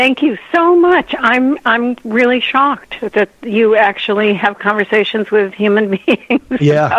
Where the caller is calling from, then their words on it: West Hollywood, California, United States; I'm in West Hollywood, California